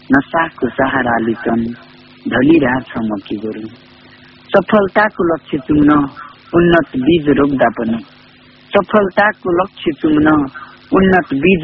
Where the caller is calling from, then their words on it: Sunauli, Lumbini Province, Nepal; सुनौलबाट।